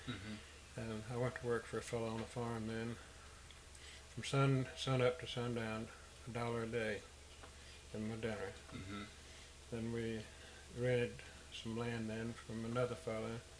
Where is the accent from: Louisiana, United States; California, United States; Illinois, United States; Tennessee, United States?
Tennessee, United States; Newport; born there; I was born in Newport, Tennessee, the county of Cook County, about 70 miles west of Asheville, North Carolina.